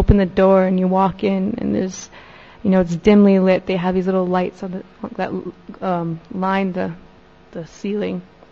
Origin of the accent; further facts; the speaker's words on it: Sharanagati, British Columbia, Canada; I come from Sharanagati, along with my 4 other friends